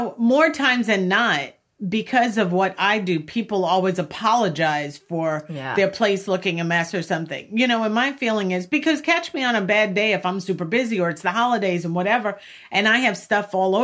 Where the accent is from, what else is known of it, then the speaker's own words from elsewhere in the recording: New York, United States; I grew up in Long Island. My grandmother's from Trinidad.